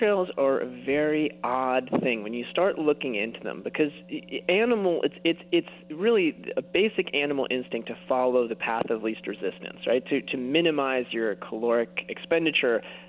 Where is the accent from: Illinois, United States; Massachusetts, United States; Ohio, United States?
Illinois, United States; Lake Forest; I grew up in Lake Forest